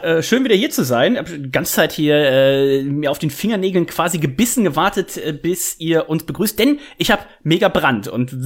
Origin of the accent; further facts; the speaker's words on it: Rhineland, Germany; aus meiner Heimat, aus dem Rheinland.